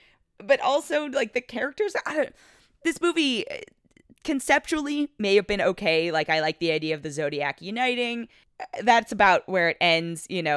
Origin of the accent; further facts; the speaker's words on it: California, United States; I, you know, like the idea of a San Francisco set because I'm from the Bay